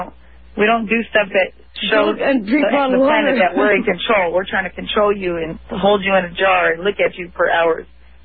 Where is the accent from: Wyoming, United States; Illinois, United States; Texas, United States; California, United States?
California, United States; because I came from California where nothing is like that.